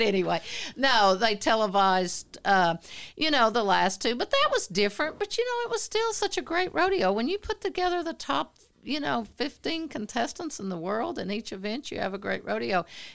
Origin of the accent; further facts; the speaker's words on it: the South, United States; And, of course, I was from the South and was a women's director, and that would have been in 1975.